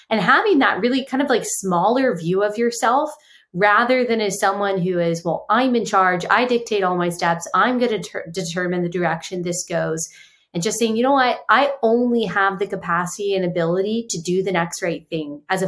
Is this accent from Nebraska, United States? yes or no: no; Texas, United States; I grew up in Texas and I decided I wanted to go out of Texas, but I was nervous.